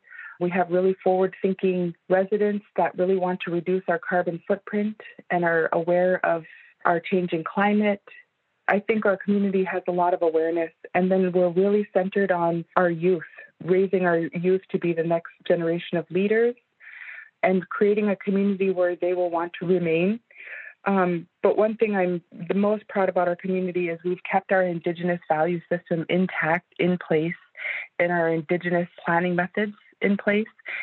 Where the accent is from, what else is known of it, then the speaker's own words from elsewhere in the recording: Igiugig, Alaska, United States; I was born and raised in Igiaga'ik, and I went off to school with an intention to return to help my community. We're a close-knit community of about 70 people, and I see a lot of opportunity as well as a high quality of life in Igiaga'ik.